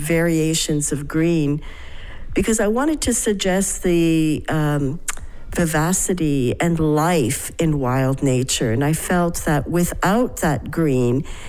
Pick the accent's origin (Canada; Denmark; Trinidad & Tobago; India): Canada; now in Colorado, United States; And I live and teach in Colorado, USA. I am a Canadian citizen, and I have arrived here 2 weeks ago